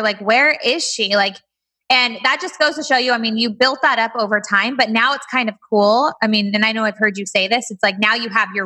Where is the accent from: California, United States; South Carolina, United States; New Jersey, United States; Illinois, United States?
California, United States; Bakersfield; And I've just kind of like known her for a long time because we're from Bakersfield.